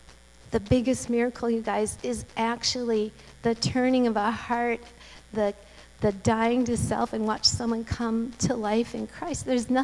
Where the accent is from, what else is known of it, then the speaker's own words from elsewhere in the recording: Cambodia; And I've already told you that I'm from Cambodia, so now I'm going to give you a visual as to where it is.